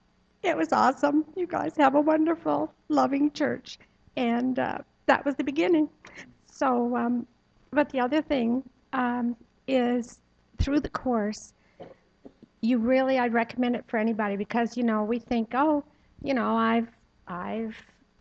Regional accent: Miramichi, New Brunswick, Canada; I'm from the Miramichi.

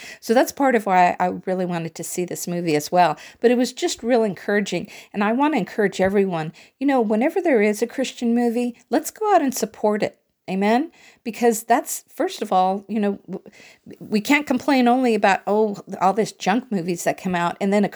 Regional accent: Santa Ana, California, United States; It was in Costa Mesa, California, which was only 9 miles away from where I grew up in Santa Ana.

